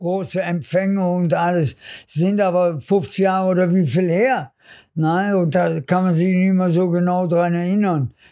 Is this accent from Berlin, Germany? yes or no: no; Cologne, North Rhine-Westphalia, Germany; Also Müngersdorf ist meine Heimat und Wembley ist ein Riesenerlebnis.